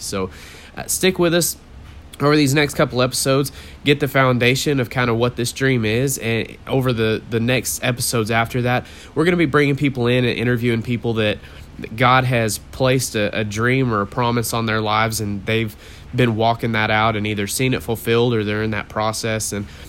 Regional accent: Midland, Texas, United States; now in Wewoka, United States; We live in Wewoka, Oklahoma. I grew up in Midland, Texas. I was in the oil field there and just kind of living that life.

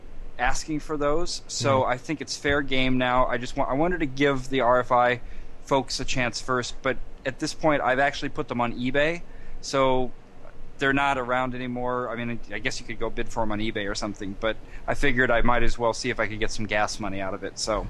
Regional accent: New York, United States; Hey, I'm from New York. We got Kennedy Fried Chicken all over the place.

